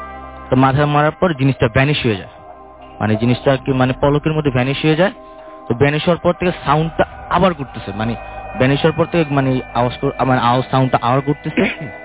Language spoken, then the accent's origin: Bangla; Chittagong, Chattogram Division, Bangladesh; also born or lived in Comilla; now in Dhaka, Bangladesh; আমার বাড়ি হচ্ছে কুমিল্লা, আমি বর্তমানে মহাখালীতে থাকি।